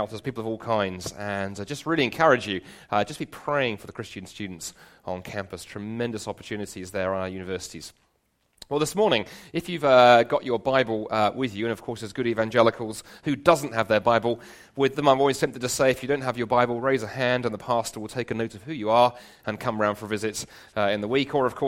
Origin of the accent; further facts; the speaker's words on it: London, United Kingdom; moved away as an adult; now in Toronto, Canada; I come originally from London. You may tell that by the accent.